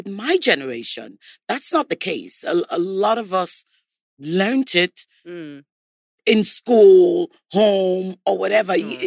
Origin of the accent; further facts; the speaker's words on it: Nigeria; I'm from Nigeria.